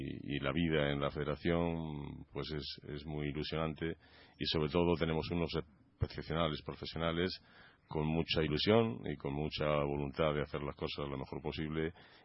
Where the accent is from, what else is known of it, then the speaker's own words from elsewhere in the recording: Jaén, Andalusia, Spain; Aunque soy andaluz.